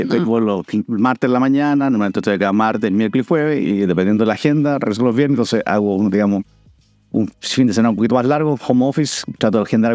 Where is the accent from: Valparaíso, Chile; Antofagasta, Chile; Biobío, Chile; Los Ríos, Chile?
Valparaíso, Chile; yo soy oriundo de Valparaíso, nací allá, un buen porteño, guanderino.